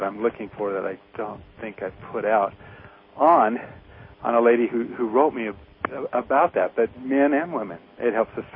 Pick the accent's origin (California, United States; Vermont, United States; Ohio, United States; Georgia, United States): California, United States; now in Utah, United States; Yeah, I grew up in California, and I went to Utah skiing 1 year